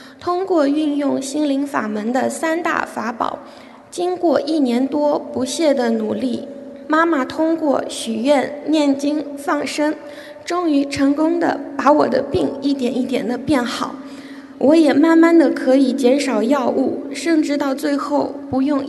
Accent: Netherlands; Chinese is a second language; 我来自荷兰，今年22岁。我出生在一个家庭条件比较富裕的家庭

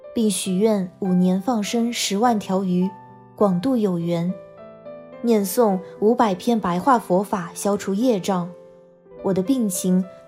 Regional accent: Shanghai, China; 大家好，我是来自上海的

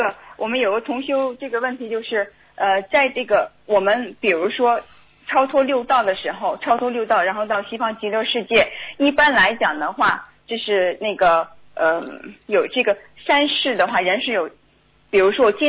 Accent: Southeast, United States; 我是美国东南部，我们这三个州在一块共修的。

